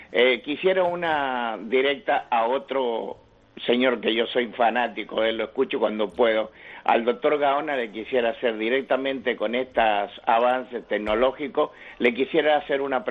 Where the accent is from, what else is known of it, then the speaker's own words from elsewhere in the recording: Argentina; moved away as an adult; now in Canary Islands, Spain; Soy argentino, tengo 70 años, vivo en esta bellísima, me encanta cuando decís las preciosas Canarias